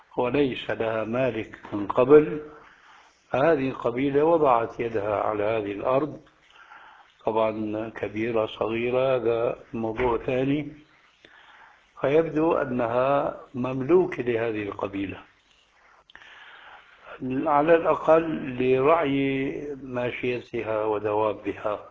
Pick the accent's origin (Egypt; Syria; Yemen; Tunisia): Syria; فهذا كما وقع عندنا في سوريا وربما في بلاد أخرى